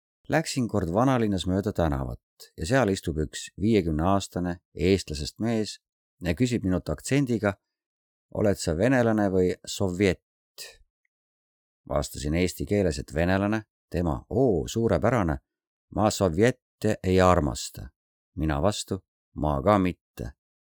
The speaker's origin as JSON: {"language": "Estonian", "country": "Russia", "said": "On selge, et ma olen venelane, ma valdan vene keelt ning tean vene kultuuri ja kirjandust."}